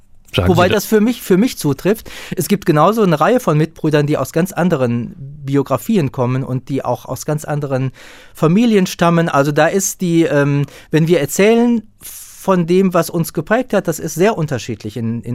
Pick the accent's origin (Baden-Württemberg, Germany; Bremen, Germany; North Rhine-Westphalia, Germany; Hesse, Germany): North Rhine-Westphalia, Germany; Drolzhagen; wer den Namen kennt, wird schon hören können, dass der aus dem Sauerland oder aus dem südlichen Sauerland kommt. Also die Drolzhagener Gegend ist meine Heimat.